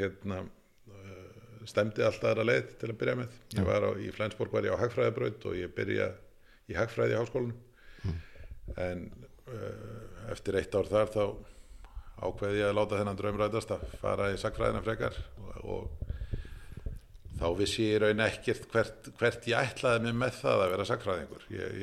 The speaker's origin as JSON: {"language": "Icelandic", "town": "Hafnarfjörður", "region": "Capital Region", "country": "Iceland", "tie": "born or raised there", "said": "ég fæddur og uppalinn í Hafnarfirði. Og hef búið hér alla mína hans og gata tíð."}